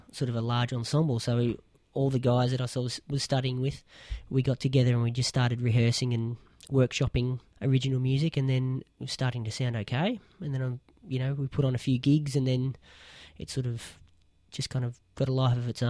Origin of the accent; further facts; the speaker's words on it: Geelong, Victoria, Australia; moved away as an adult; now in Perth, Australia; there was a music course in Geelong, where I grew up in Victoria, which was, a dedicated jazz sort of TAFE course.